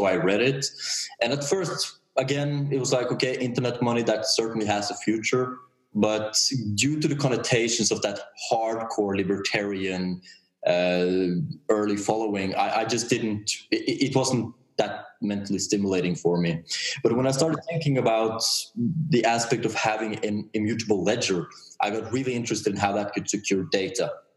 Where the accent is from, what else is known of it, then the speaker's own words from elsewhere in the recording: Oslo, Norway; from Oslo, Norway.